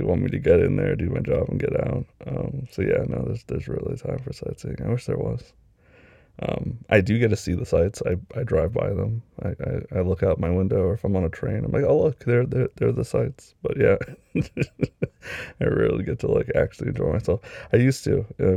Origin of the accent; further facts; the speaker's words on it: United Kingdom; As a Brit